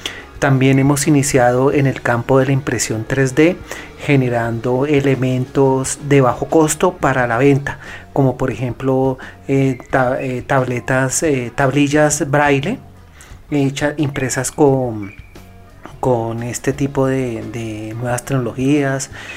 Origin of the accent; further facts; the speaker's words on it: Colombia; crear nuestras propias tecnologías como colombianos que le puedan servir al mundo.